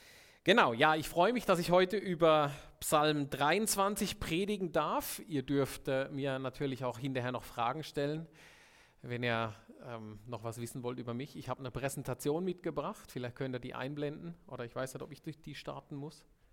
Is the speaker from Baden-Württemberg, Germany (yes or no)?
yes; Baden-Württemberg, Germany; Ich komme ja aus Baden-Württemberg